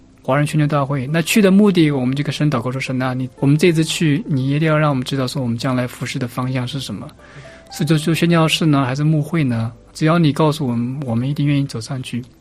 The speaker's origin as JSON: {"language": "Chinese", "region": "Jiangsu", "country": "China", "accent": "Jiangsu", "said": "我的普通话非常不标准。我太太常常嘲笑我说，这个我的普通话带着很浓重的这种江苏口音。"}